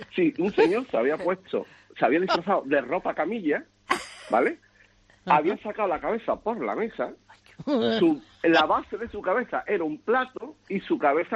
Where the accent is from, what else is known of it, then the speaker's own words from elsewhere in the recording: Seville, Andalusia, Spain; yo soy de Sevilla, aunque tengo tiendas por varias zonas, ¿no? De Cádiz, Sevilla, Huelva.